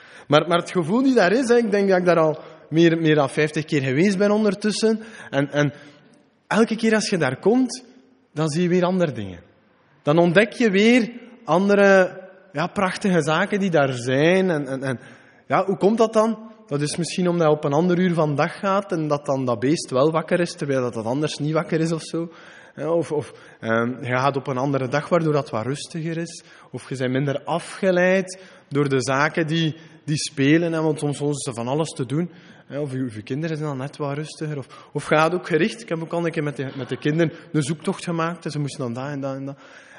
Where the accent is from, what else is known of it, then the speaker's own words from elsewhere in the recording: Geraardsbergen, East Flanders, Belgium; Ik ben van Gerardsbergen, dus het zuiden van Oost-Vlaanderen.